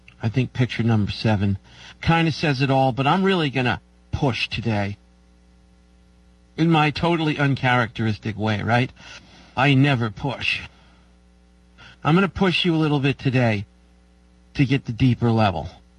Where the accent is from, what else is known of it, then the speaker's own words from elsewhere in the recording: New York, United States; I'm a New Yorker, so I can't stand the clouds.